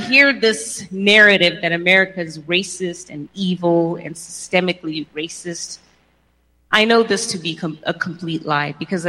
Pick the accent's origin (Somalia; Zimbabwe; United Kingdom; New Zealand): Zimbabwe; now in United States; as a little girl growing up in Zimbabwe